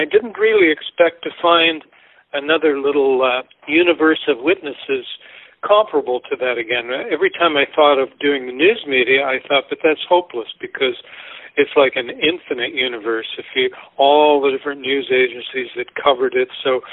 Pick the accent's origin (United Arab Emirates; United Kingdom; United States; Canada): Canada; because I'm not even a U.S. citizen, I'm Canadian